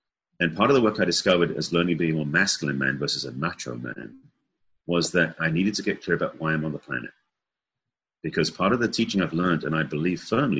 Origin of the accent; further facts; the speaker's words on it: England, United Kingdom; accent: English; now in United States; I am English. That's what the accent is. Originally from England and been in the United States for many years. But my upbringing was very stoic, very reserved, being from English background.